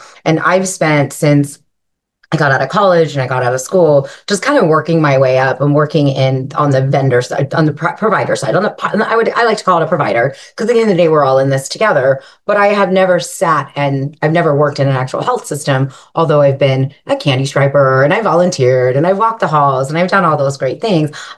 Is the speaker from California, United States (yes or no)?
yes; California, United States; So I grew up in Southern California.